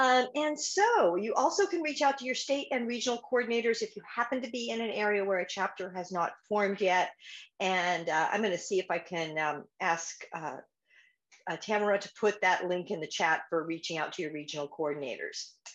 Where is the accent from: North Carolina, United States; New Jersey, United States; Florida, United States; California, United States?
California, United States; San Rafael; I'm from San Rafael, Nathan.